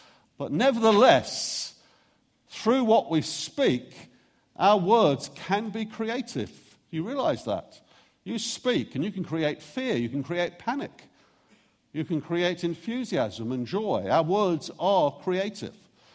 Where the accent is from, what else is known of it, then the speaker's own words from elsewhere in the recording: Brighton, South East England, United Kingdom; And I would tell them that I came from Brighton.